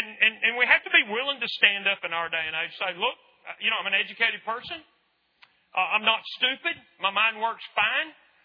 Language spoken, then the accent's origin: English; Lubbock, Texas, United States; growing up in Lubbock, Texas in the 60s and 70s, I've become a soccer fan